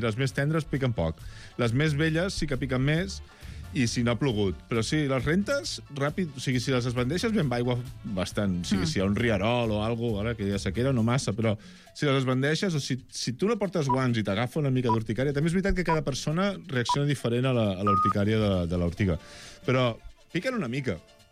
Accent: Catalonia, Spain; Mira que som catalans

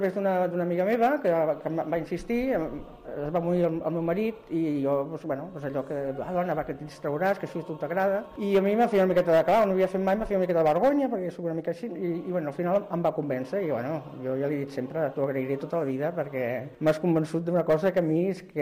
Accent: Barcelona, Catalonia, Spain; soc de Barcelona, tinc 72 anys.

